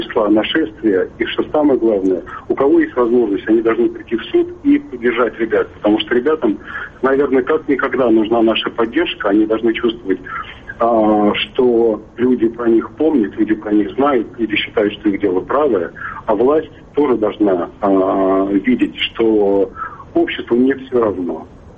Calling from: Moscow, Russia; я звоню из Москвы.

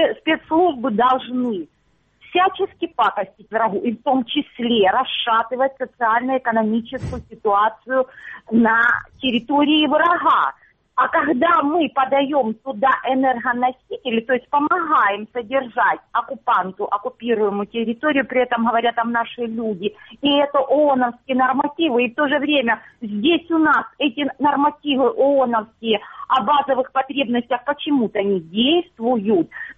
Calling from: Luhansk Oblast, Ukraine; Здравствуйте. Луганщина.

